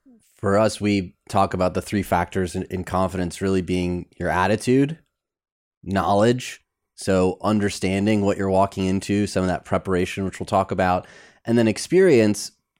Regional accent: Michigan, United States; But if growing up in Michigan, we played bumper bowling

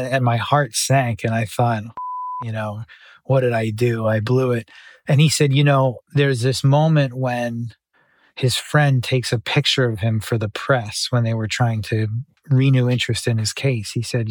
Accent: Boston, Massachusetts, United States; I loved growing up in Boston. I was always interested in, you know, trying to find a Boston story to tell.

